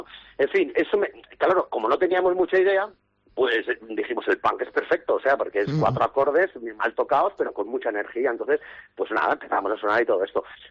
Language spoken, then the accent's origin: Spanish; Benetússer, Valencian Community, Spain; yo soy de Benetúser, que es uno de los pueblos más castigados